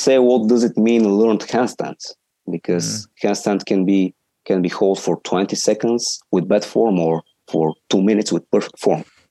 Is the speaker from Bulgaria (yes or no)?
yes; Sofia, Sofia City, Bulgaria; from Bulgaria, Sofia. I'm currently 22 years old